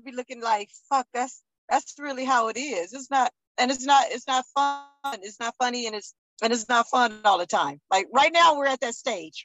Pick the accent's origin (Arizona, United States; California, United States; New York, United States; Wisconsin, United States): California, United States; Compton; now in Hemet, United States; I guess because I'm from Compton and grew up in Compton all my life, Compton was like a regular city.